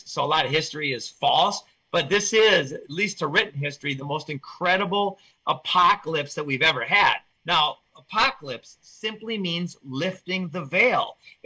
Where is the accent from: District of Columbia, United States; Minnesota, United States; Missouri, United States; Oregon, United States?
Minnesota, United States; So I grew up in Minnesota.